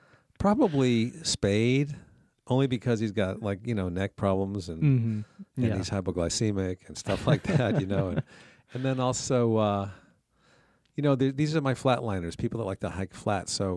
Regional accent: Connecticut, United States; I grew up in Connecticut and kind of a, you know, bucolic neighborhood and area, bedroom community

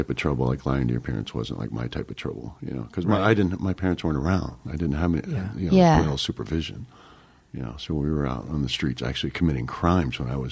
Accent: San Francisco, California, United States; I grew up a lot in San Francisco, and I was a huge 49ers fan.

